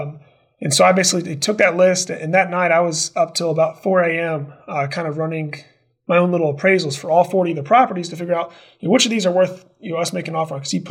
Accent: Versailles, Kentucky, United States; Yeah, grew up in central Kentucky, in Versailles, actually. Went to the University of Kentucky and got a degree in finance

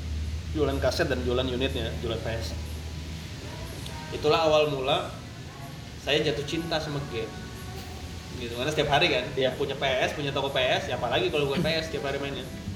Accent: Lampung, Indonesia; Lahir di Lampung. Sampai umur 4 tahun. 4 tahun TK di Lampung, terus...

